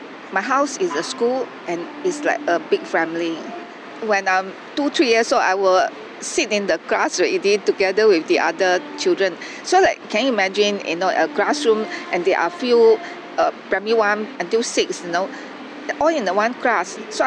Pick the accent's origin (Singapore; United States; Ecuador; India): Singapore; I grew up in East Coast. My old house is near today the new waterfront.